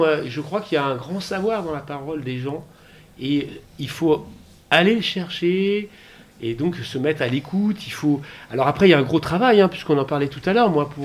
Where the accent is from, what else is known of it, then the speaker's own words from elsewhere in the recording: Senegal; now in Persan, France; Je suis parti du Sénégal fin 2013 et je suis arrivé en 2014 en France.